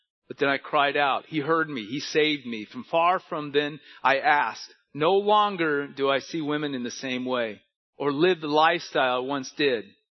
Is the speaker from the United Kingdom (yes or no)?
yes; Manchester, North West England, United Kingdom; But it was only in 2022 that I became saved. I'm 32 years old. I'm from Manchester, United Kingdom. I was baptized June 2024.